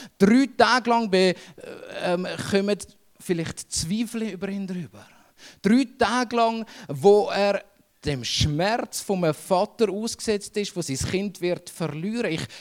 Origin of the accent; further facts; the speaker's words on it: Switzerland; Wir haben verlernt, als Schweizer in der Gegenwart zu sein, präsent zu sein und überhaupt.